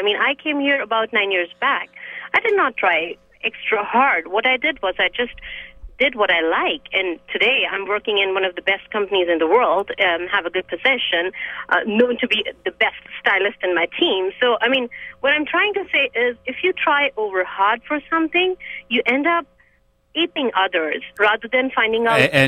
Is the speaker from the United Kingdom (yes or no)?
no; India; now in United States; I'm an Indian. Yep. Any which day, I'm an Indian. I'm going to be an Indian till I die.